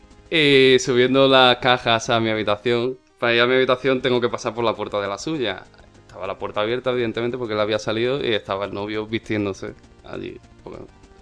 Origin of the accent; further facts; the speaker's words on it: Spain; now in United Kingdom; con los galeses o los británicos con los que hablo, mis amigos y tal, soy el único español, soy algo exótico, soy el único español que conocen.